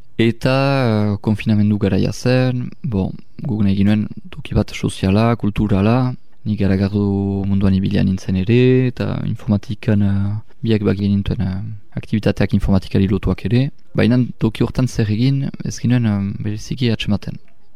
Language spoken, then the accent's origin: Basque; Hasparren, Nouvelle-Aquitaine, France; aspandara sortzez eta beti hemen bizi.